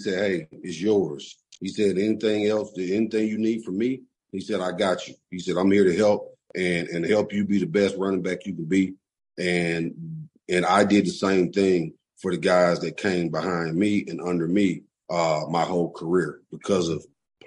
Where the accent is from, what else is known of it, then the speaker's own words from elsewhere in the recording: Adamsville, United States; Yeah, where I grew up in Adamsville and the way football was, especially as a kid, listen, you better bring it, or you're going to get it brought to you